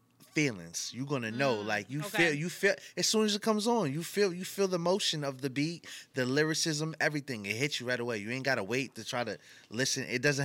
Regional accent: South Huntington, New York, United States; if anybody knows me, they know I'm from South Huntington. originally, and I ran in streets.

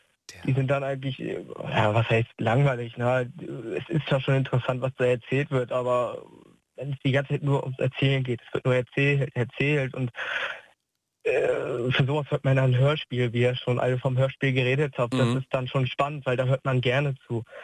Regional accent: Hankensbüttel, Lower Saxony, Germany; Aus Hankensbüttel.

